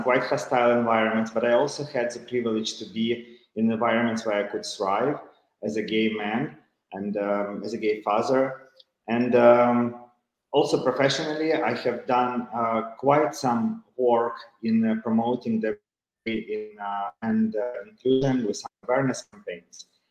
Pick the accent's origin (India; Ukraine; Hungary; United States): Ukraine; English is a second language; now in Geneva, Switzerland; as you introduced me. So I'm Ukrainian. I was born and raised in Ukraine. Now I'm living for over 10 years in Geneva, Switzerland. I live with my husband and my son